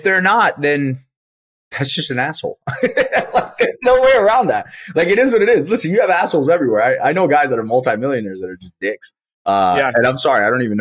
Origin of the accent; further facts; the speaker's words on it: Miami, Florida, United States; first language Spanish; English is a second language; So if it wasn't for obviously being born and raised in Miami, Spanish was my first language